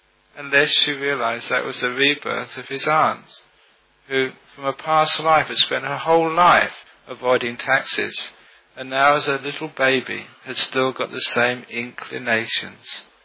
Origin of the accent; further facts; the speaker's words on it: London, United Kingdom; born there; I was born in London. I became a Buddhist.